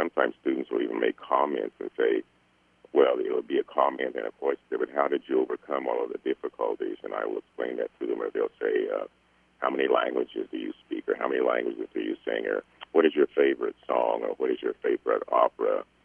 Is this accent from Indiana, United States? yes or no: no; Iowa, United States; born there; my roots are in Iowa. I was born in Iowa